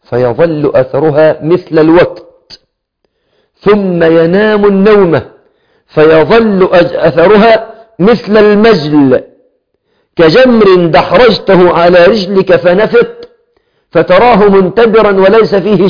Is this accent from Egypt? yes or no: yes; Egypt; مش زي كلام الناس عندنا في مصر يحصل قصة معينة